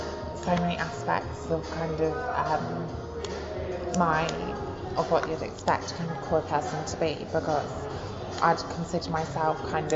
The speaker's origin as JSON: {"language": "English", "town": "Bath", "region": "South West England", "country": "United Kingdom", "lives_now": "Brighton, United Kingdom", "said": "I'm from Bath originally, and you know, it's very clean, and there's a lot of effort put into maintaining the buildings."}